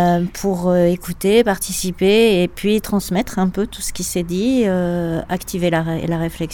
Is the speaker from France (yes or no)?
yes; Saint-Antonin, Occitanie, France; je suis de Saint-Antonin.